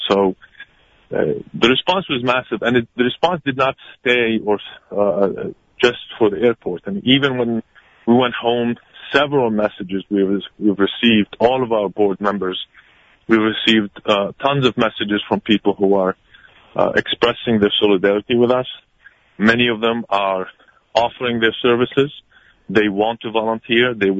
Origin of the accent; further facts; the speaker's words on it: Tunisia; now in United States; I'm originally from Tunisia